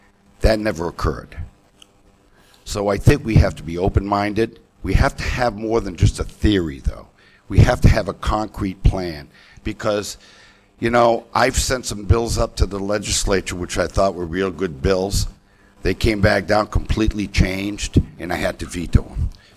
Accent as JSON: {"language": "English", "town": "Lewiston", "region": "Maine", "country": "United States", "tie": "born or raised there", "said": "When I was a kid, growing up in Lewiston, that's when they were building the Maine Turnpike."}